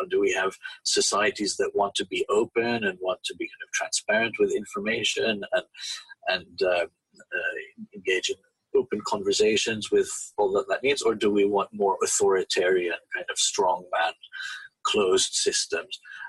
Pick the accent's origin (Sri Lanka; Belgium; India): Belgium; English is a second language; moved away; also born or lived in France / England / Finland; So I was actually born in France and then grew up in Belgium. That's where I learned English. And then I lived in England a long time.